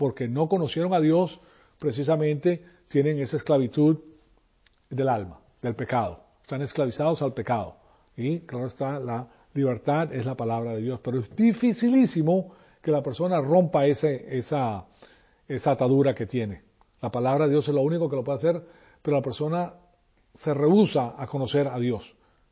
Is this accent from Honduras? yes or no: no; Venezuela; moved away; Me fui de Venezuela y dije, aquí no voy a hacer yo nada